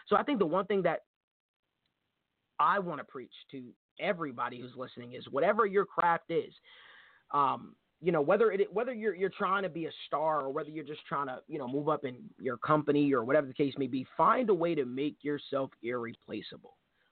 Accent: New Jersey, United States; Being from North Jersey, I know what you're referring to.

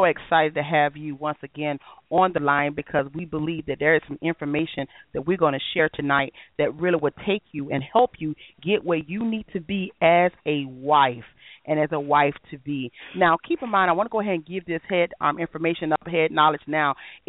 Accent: United States; I'm an East Side girl. I'm from the East Side. Yeah, I'm from Florida Avenue.

